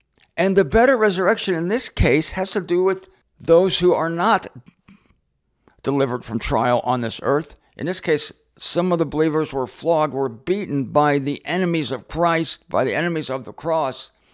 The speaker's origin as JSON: {"language": "English", "town": "Canton", "region": "Ohio", "country": "United States", "tie": "born or raised there", "said": "I drove there from my hometown of Canton, Ohio."}